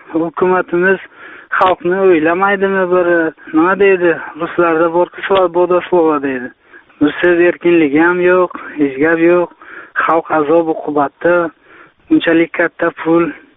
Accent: Bukhara, Bukhara Region, Uzbekistan; now in Russia; Man o'zim Buxorodanman, bu yerda ishlayapmiz Rossiyada.

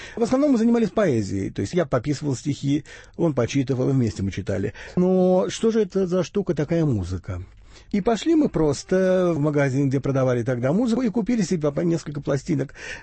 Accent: Zaporizhzhia, Zaporizhzhia Oblast, Ukraine; born or raised there

